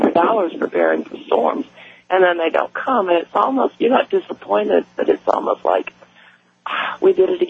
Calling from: Pensacola, Florida, United States; I'm in Pensacola, Florida, and you can hear it. We're 200 miles from New Orleans.

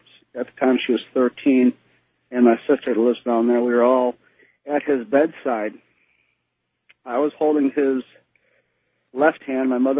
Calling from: West Dundee, Illinois, United States; I'm calling from West Dundee, Illinois.

